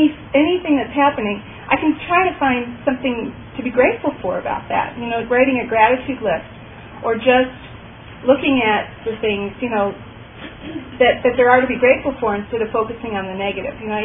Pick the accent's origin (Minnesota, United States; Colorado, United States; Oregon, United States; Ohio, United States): Ohio, United States; Cleveland; I grew up in Cleveland, Ohio, so it was a struggle to go back there